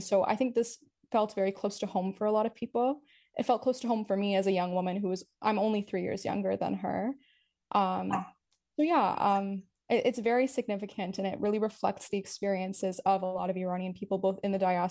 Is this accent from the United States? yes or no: no; Canada; I only really know what I grew up with in Canada